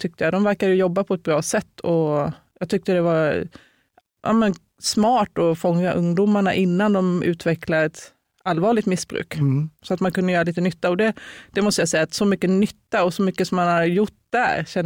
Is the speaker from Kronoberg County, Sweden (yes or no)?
yes; Braås, Kronoberg County, Sweden; born there; also born or lived in Skövde / Karlskrona / Stockholm / Gothenburg; Jag är född utanför Växjö. Braås heter det.